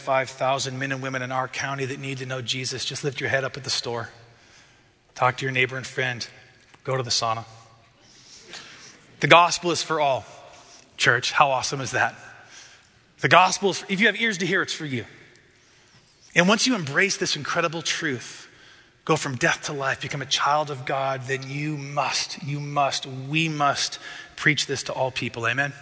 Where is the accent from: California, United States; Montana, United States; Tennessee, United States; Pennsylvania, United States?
Montana, United States; Man, I go back to that stupid kid growing up in Montana, just stupid and broken and trying to figure things out on his own.